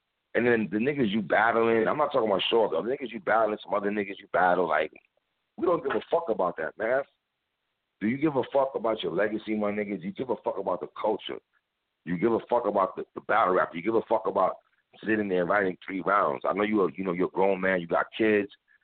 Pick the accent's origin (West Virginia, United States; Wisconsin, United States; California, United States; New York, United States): New York, United States; Brooklyn; I'm from Brooklyn and I'm not gonna lie.